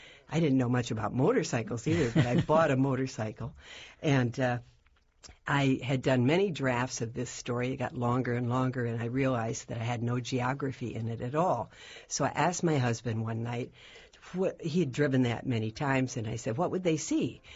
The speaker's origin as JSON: {"language": "English", "region": "Michigan", "country": "United States", "tie": "born there", "said": "I was born in Michigan and was living in Washington, D.C. at the time."}